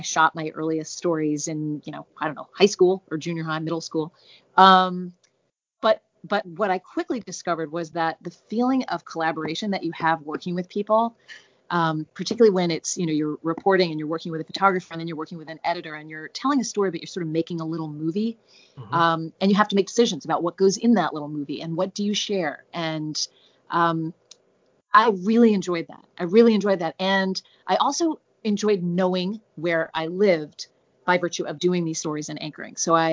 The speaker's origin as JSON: {"language": "English", "region": "Idaho", "country": "United States", "tie": "born or raised there", "said": "And I grew up in Idaho, which is and like sort of middle of nowhere Idaho. It was a college town, but it was really in the middle of nowhere."}